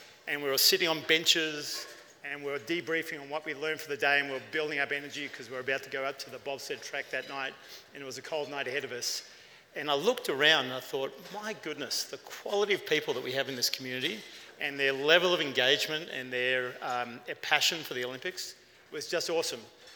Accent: New South Wales, Australia; accent: Australian; Here from my accent, I'm Australian, and I grew up in the snowy mountains of Australia

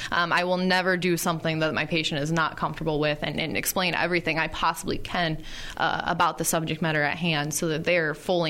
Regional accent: Erie, Illinois, United States; Like I said, born and raised in Erie. Can't imagine going far from that small farm town area.

